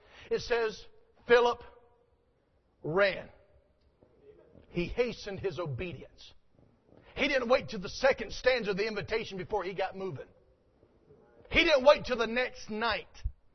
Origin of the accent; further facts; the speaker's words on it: North Carolina, United States; Now, I grew up in North Carolina. I didn't grow up on a farm. People think because I'm from North Carolina, I must be from a farm. I grew up in one of the cities in North Carolina.